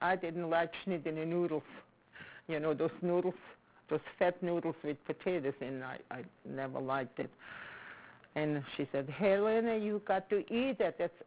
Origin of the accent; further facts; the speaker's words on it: South Russia, Russia; A German, oh yeah.